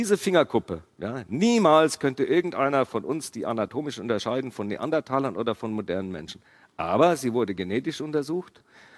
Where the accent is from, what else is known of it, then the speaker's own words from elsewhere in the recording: Stuttgart, Baden-Württemberg, Germany; born there; ich habe ja gesagt, ich bin in Stuttgart geboren, deswegen darf ich das, was ich sage, sagen.